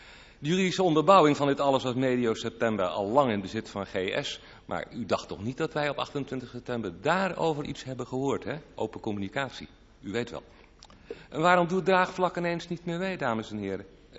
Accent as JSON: {"language": "Dutch", "town": "Velzen-Zuid", "region": "North Holland", "country": "Netherlands", "said": "uit Velzen Zuid."}